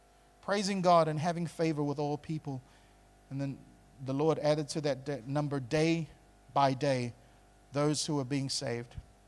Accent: New Zealand; I'm a Kiwi, but I will not let this nation go to hell on my watch.

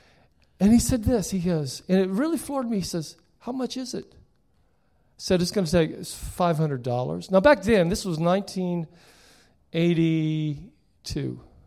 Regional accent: South Carolina, United States; See, I'd never been to Arizona. I grew up in the South, South Carolina.

